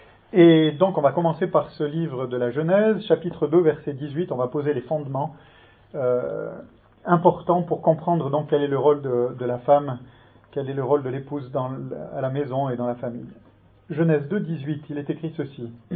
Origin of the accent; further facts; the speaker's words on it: France; moved away as an adult; now in Switzerland; j'ai quitté la France en 1989, plus précisément en septembre, après un début de carrière militaire dans l'armée de l'air de 5 ans.